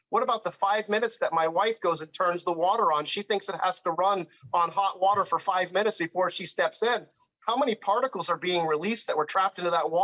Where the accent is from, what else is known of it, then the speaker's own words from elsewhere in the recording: West Palm Beach, Florida, United States; So I grew up in West Palm Beach, Florida, born and raised.